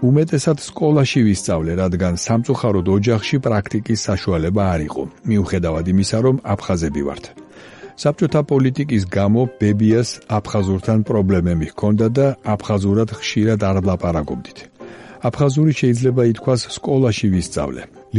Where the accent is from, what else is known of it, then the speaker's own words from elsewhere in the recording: Abkhazia, Georgia; მაგრამ ლაპარაკით რა თქმა უნდა ვლაპარაკობ, რადგან აფხაზი ვარ. მართალია, დედა არ მყავს აფხაზი